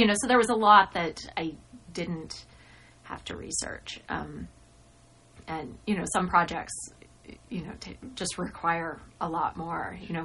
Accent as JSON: {"language": "English", "town": "Albuquerque", "region": "New Mexico", "country": "United States", "tie": "born there", "said": "I was born in Albuquerque and all my extended family's in New Mexico. But I moved with my parents and we moved a lot."}